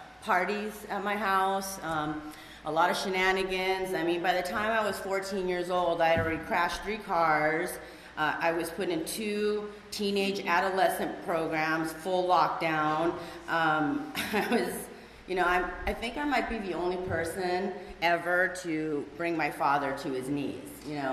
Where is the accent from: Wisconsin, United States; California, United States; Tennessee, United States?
California, United States; Granada Hills; So, let's see, I grew up in Granada Hills. I am 1,000% a Valley girl.